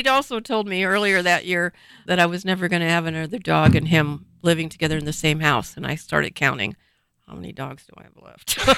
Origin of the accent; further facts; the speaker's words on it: Seattle, Washington, United States; Well, I grew up in North Seattle. I grew up going up to Port Townsend to stay with my grandparents.